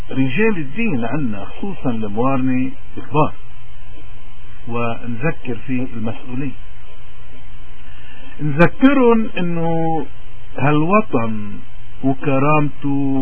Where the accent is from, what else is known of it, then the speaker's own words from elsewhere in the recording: Lebanon; شو واجبي أنا اللبناني اليوم